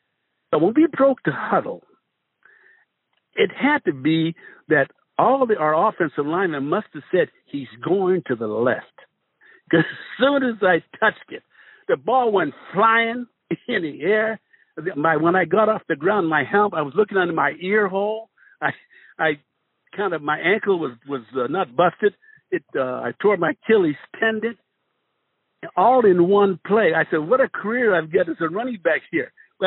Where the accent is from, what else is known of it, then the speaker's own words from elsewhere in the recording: Canton, Ohio, United States; I said, yes, I'm from Canton McKinley. I could do this.